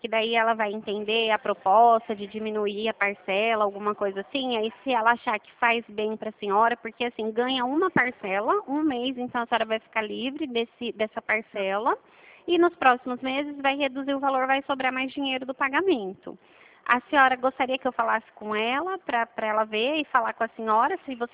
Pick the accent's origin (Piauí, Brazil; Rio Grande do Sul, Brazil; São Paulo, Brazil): São Paulo, Brazil; Dracena; Eu sou daqui de Dracena, eu não sou de Lucélia.